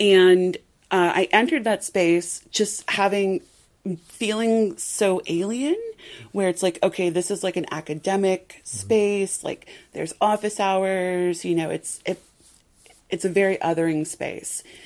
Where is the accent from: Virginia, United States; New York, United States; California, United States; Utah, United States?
California, United States; Long Beach; also born or lived in Iowa, United States; So I grew up in Long Beach. And then I moved to Iowa, to the Midwest.